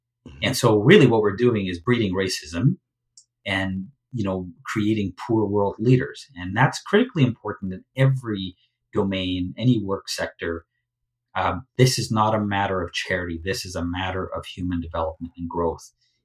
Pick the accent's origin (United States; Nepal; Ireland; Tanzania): Tanzania; now in Canada; being an immigrant at the time, my identity wasn't necessarily immediately tied to Canada. It was more tied to Tanzania. And I'd say, I'm Tanzanian.